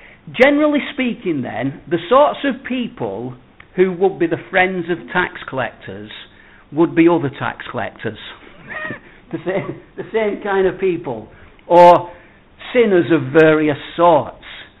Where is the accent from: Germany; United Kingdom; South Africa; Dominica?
United Kingdom; England; As English people, we would resent that greatly.